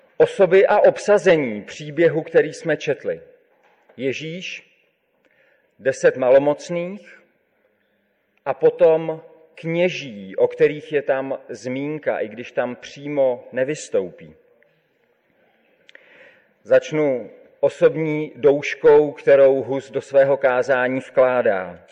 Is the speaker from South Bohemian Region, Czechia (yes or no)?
yes; Husinec, South Bohemian Region, Czechia; Každopádně rád vzpomínám na dětství strávené tady v Husinci na tomto místě.